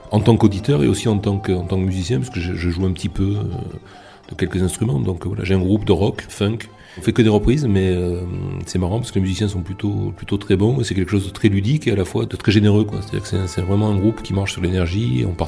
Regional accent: Marseille, Provence-Alpes-Côte d'Azur, France; born there; je peux raconter que je suis né à Marseille.

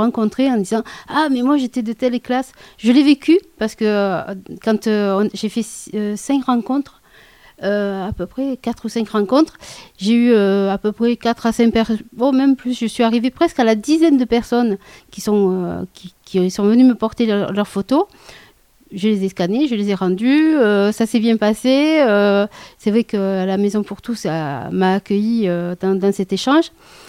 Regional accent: Marseille, Provence-Alpes-Côte d'Azur, France; moi je suis née à la Belle de Mai, donc comme beaucoup de Marseillais, je suis née à la maternité de la Belle de Mai.

